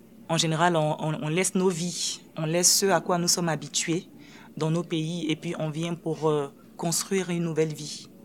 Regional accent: Côte d’Ivoire; moved away as an adult; Je viens de la Côte d'Ivoire.

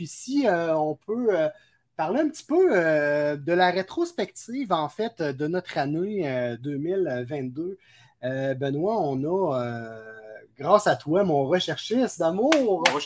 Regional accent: Lévis, Quebec, Canada; nous, chers auditeurs, on est de Lévis, du côté de Québec, sur la Rive-Sud.

